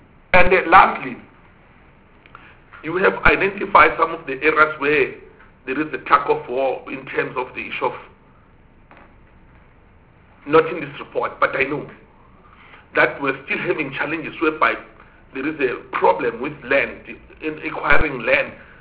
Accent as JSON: {"language": "English", "town": "Bethal", "region": "Mpumalanga", "country": "South Africa", "tie": "born there", "said": "Originally, I was born in Mpumalanga in Bethal."}